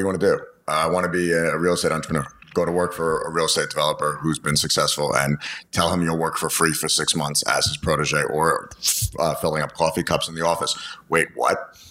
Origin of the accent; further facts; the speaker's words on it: Queens, New York, United States; Puerto Rican father, Italian mothers, and we're both from Queens. And we grew up to give context, I grew up in a very similar household.